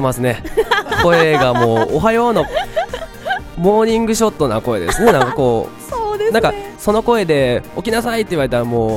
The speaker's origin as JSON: {"language": "Japanese", "region": "Kyushu", "country": "Japan", "tie": "born or raised there", "said": "僕はその、まあ、九州で育ったんですけども"}